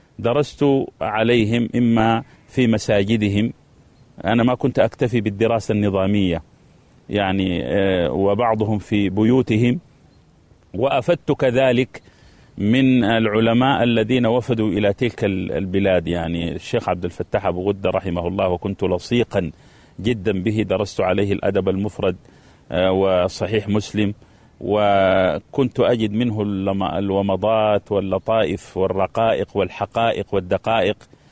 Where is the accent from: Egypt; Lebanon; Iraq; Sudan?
Sudan; also born or lived in Riyadh; جيت سليم العقيدة من السودان